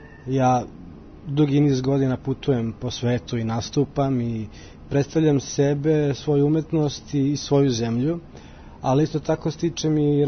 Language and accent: Serbian; Zemun, Belgrade, Serbia; born there; Tako je, ja sam rođen ovde na Gardošu